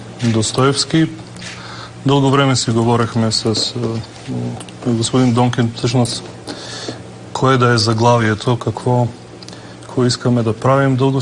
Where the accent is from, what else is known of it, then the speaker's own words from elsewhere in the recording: Bitola, Pelagonia, North Macedonia; Bulgarian is a second language; понеже съм от Битола